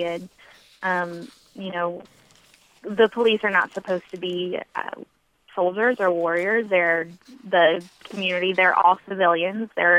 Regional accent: North Carolina, United States; A law enforcement official in my home state of North Carolina

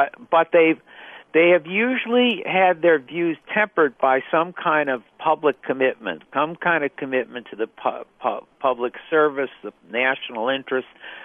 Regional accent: Washington, District of Columbia, United States; the Washington Post, which is my hometown newspaper, has improved in the last year or two.

